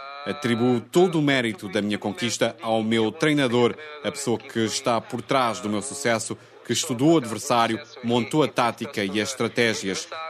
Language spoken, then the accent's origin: Portuguese; Cape Verde; viemos de Cabo Verde com o sonho na mala, com o único objetivo de conseguir pela primeira vez uma medalha para o nosso país.